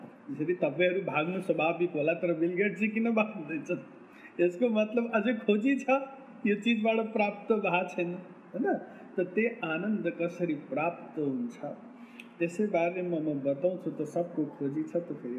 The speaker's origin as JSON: {"language": "Nepali", "town": "Kathmandu", "region": "Bagmati", "country": "Nepal", "tie": "born there", "said": "मेरो जन्मस्थान नेपाल हो, काठमाडौँ, नेपालको राजधानी."}